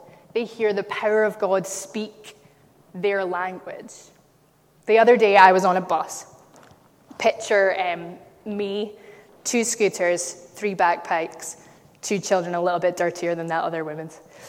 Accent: Glasgow, Scotland, United Kingdom; accent: Glaswegian; But this man has a Glaswegian accent, and I was like, "That's my accent. That's my family's accent. That man sounds like my uncle."

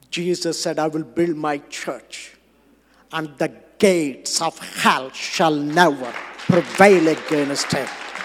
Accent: India; My wife put timer for me because I'm an Indian. Because we say in India, You have the watch, we have the time.

